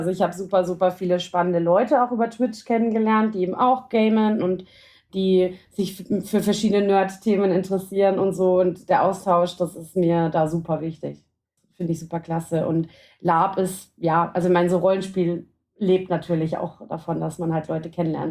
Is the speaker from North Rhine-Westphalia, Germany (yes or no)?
no; Bavaria, Germany; ich bin aus dem Raum Mittelfranken